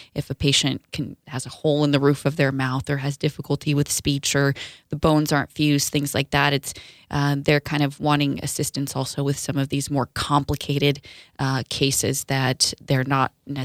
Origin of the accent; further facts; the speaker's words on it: Lviv, Lviv Oblast, Ukraine; This particular trip was actually to my hometown of Lviv